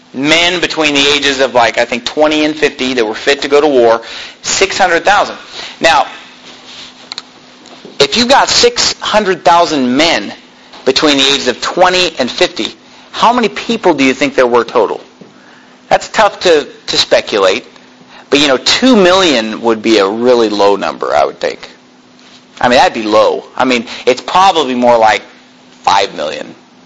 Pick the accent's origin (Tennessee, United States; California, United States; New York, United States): California, United States; Sacramento; because I was born and raised in Sacramento.